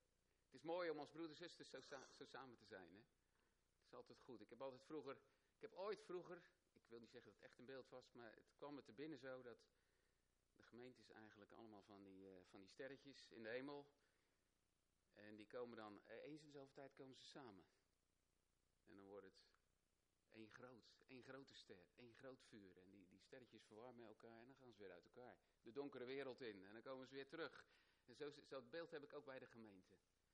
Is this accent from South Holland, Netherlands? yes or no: yes; Rotterdam, South Holland, Netherlands; born there; Ik ben in Rotterdam geboren. Dus we zijn ook 15 jaar in een gemeente geweest in Rotterdam-Zuid.